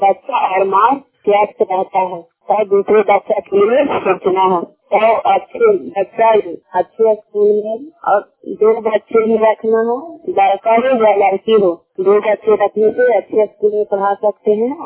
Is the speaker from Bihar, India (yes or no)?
yes; Bihar, India; गांव खजूर नगरी, तरखाना नवा नौसा, पंचायत खजरा, क्लस्टर भोगी, जिला नालंदा की निवासी हूँ।